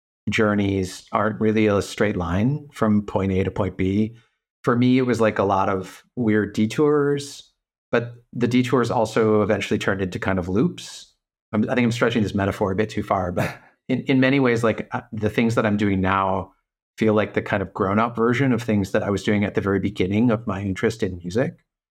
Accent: Detroit, Michigan, United States; now in Berlin, Germany; thinking back to the stuff that I had heard when I grew up in Detroit

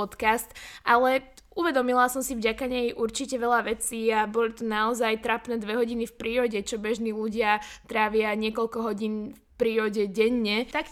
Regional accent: Trenčín, Trenčín Region, Slovakia; ma volajú na dom v Trenčine, kde som vlastne, teda z Trenčina som, môj otec teraz postavil nový dom

